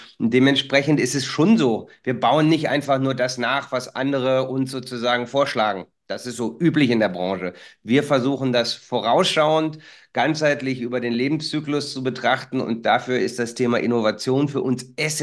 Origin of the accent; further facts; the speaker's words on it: Bielefeld, North Rhine-Westphalia, Germany; Wir sind ja Bielefelder